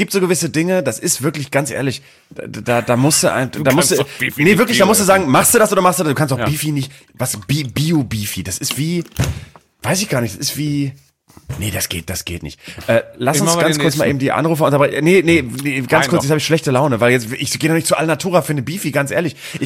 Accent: Bremen, Germany; das war bei uns in Bremen so, in Bremen sowieso.

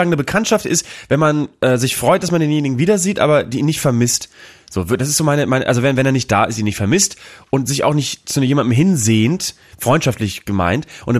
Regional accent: Bremen, Germany; Ich komme ja aus Bremen-Nord

